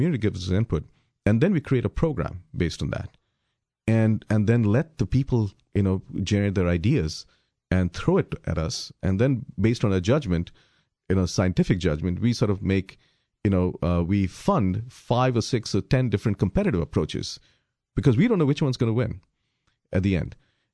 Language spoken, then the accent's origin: English; California, United States; And I'm from California, the Bay Area, where it never snows.